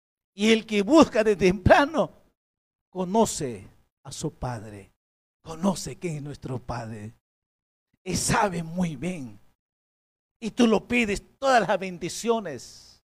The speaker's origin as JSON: {"language": "Spanish", "region": "Puno", "country": "Peru", "said": "Por lado de mi tierra, por Puno, no ha llovido."}